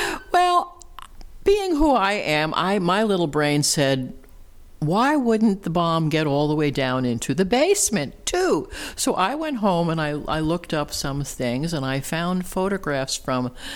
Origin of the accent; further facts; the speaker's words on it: New Jersey, United States; I'm from New Jersey. I was living in New Jersey at that point.